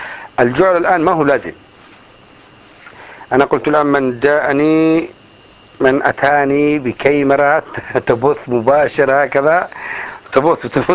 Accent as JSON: {"language": "Arabic", "country": "Yemen", "said": "انا من اليمن ماشي ما اعرفش احد"}